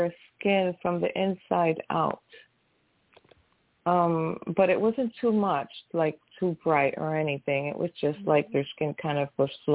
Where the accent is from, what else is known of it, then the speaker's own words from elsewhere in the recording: Hartford, Connecticut, United States; moved away as an adult; also born or lived in New Britain; now in Florida, United States; So I'm originally from Connecticut. I'm born in Hartford. I was there till I was about 14, and then we moved to a town called New Britain, and I lived there until I was about 20, no, actually 30, and then we moved here to Florida.